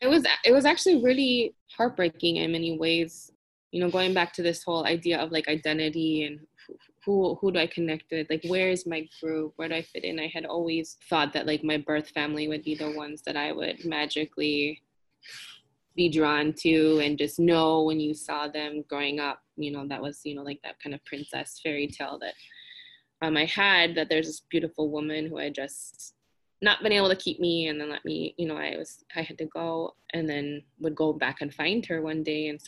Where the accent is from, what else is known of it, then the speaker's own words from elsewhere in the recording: Saint Paul, Minnesota, United States; also born or lived in South Korea; But I was born in South Korea and I was adopted as an infant by a white couple who lived here in Minnesota. So I spent my childhood in the Twin Cities, in St. Paul, and then we moved to the suburbs when I was like 9